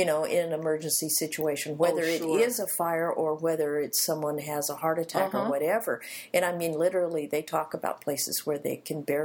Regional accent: Dallas, Texas, United States; Well, I'm from Dallas, Texas. My family moved around a good deal

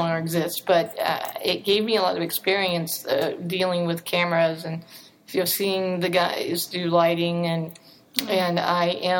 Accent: Miami, Florida, United States; I grew up in Florida

